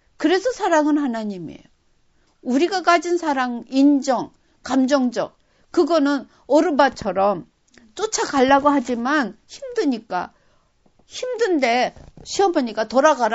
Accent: Seoul, South Korea; moved away; 전 서울에서 태어나서 서울에서 쭉 자랐고 또 외국에서 쭉 생활을 하다 보니까

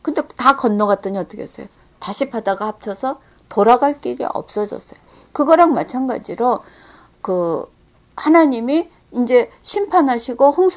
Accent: Seoul, South Korea; 제가 서울에서 어려서 자랐을 때의 하늘과 지금의 서울의 하늘이 다릅니다.

